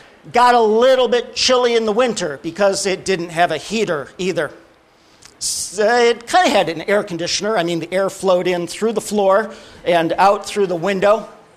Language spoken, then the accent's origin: English; Scotland, United Kingdom; when he said new, I'm also Scottish, so there's no way I'm getting a new car